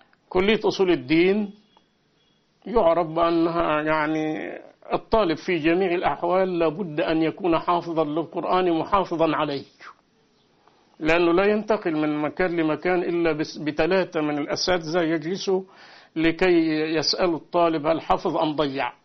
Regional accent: Upper Egypt, Egypt; البلد عندي أنا هي قرية من صعيد مصر

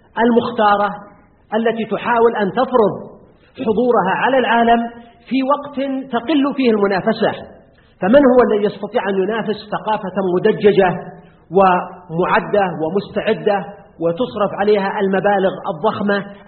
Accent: Al-Qassim, Saudi Arabia; الذي كان عندنا في القصيم، خسرناه في بريدة والقصيم

